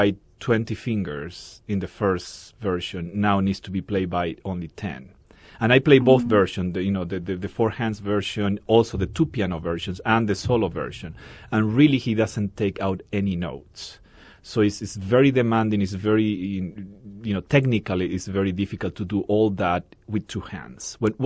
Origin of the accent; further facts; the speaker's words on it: Argentina; English is a second language; when I grew up in Argentina, tango, you know, was for old people